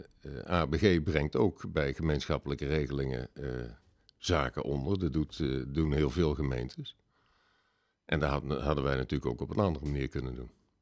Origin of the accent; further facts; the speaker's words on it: Roosendaal, North Brabant, Netherlands; now in Baarle-Nassau, Netherlands; Ik ben geboren in Roosendaal. Roosendaal en Nispe officieel.